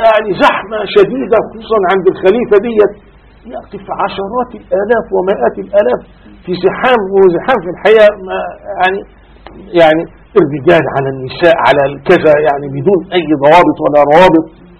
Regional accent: Gharbia, Egypt; مولد السيد البدوي، وكان في طنطا بالقرب منا 20 كيلو منها،

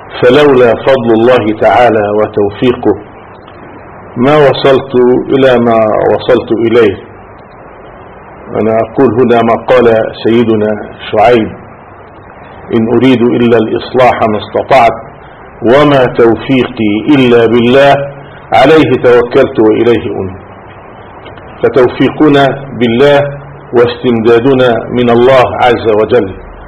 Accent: Saft Turab, Gharbia, Egypt; فالله سبحانه وتعالى هو الذي هيأ هذه المسيرة في هذه القرية التي أشرت إليها، قرية صفت تراب.

